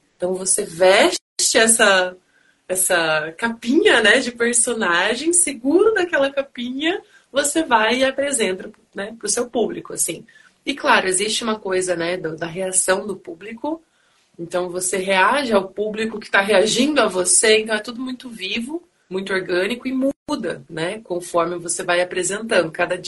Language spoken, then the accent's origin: Portuguese; São Paulo, Brazil; now in Curitiba, Brazil; Eu sou de São Paulo, na verdade. Nasci em São Paulo, ficada aqui em Curitiba. Então, eu me considero quase curitibana já.